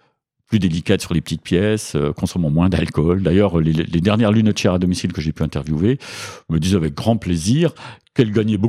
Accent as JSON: {"language": "French", "region": "Bourgogne-Franche-Comté", "country": "France", "accent": "Franche-Comté", "said": "je suis originaire de Franche-Comté, comme mon accent ne l'indique plus, mais non. Je n'ai pas l'accent de Toulouse. J'ai perdu mon accent franc-comtois. Alors je suis à moitié suisse par ma mère aussi"}